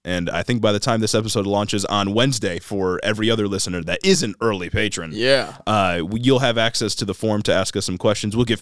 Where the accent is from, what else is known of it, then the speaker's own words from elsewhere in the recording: United States; I'm a red-blooded, freedom-loving